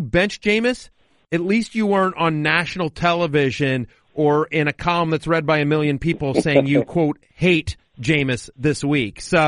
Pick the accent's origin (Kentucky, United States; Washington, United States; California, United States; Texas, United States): Texas, United States; College Station; I grew up in College Station, so I'm a Texas A&M fan